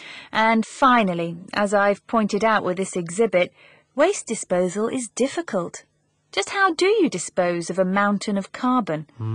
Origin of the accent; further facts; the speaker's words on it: England, United Kingdom; Yeah, I come from England, and sometimes it seems as if the sun doesn't shine for months at a time.